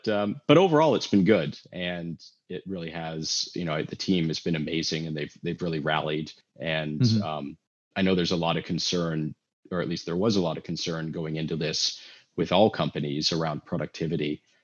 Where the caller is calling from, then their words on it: Los Angeles, California, United States; I am calling in from sunny California, Los Angeles, California.